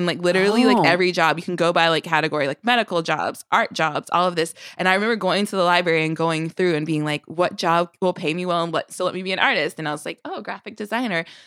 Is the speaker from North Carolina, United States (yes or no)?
yes; North Carolina, United States; Oh, I'm from North Carolina.